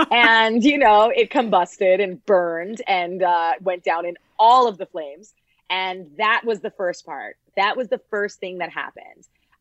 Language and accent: English; Toronto, Ontario, Canada; I'm from Toronto. I'm a child of immigrants. I've lived a very humble existence.